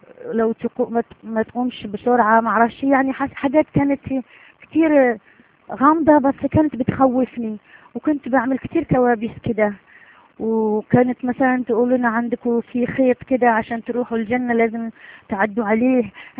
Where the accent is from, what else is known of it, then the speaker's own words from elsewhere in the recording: Algeria; now in Europe; من الجزائر، عايشة في أوروبا. أنا كنت مسلمة من عيلة مسلمة، في عيلتي كانوا مسلمين كلهم